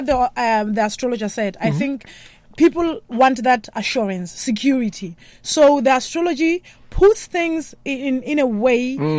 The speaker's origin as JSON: {"language": "English", "country": "Lesotho", "said": "I'm from Lesotho"}